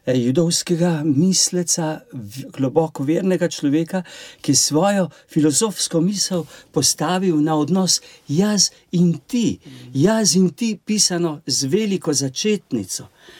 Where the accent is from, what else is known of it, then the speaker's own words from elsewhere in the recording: Škofja Loka, Upper Carniola, Slovenia; Prihajam iz okolice Škofje Loke, iz Sevške doline.